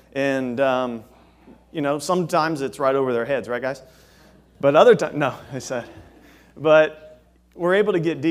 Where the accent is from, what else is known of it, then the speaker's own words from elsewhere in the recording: Daytona Beach, Florida, United States; accent: southern drawl; my deep south, you know, southern drawl. Some of you say, deep south, where are you from? All the way as far south as Daytona Beach. And so where the accent comes from, I have no idea